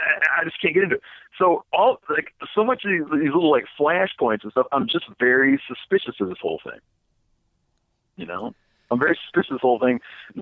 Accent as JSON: {"language": "English", "region": "Michigan", "country": "United States", "tie": "born or raised there", "said": "I grew up on whitetails. I grew up in Michigan."}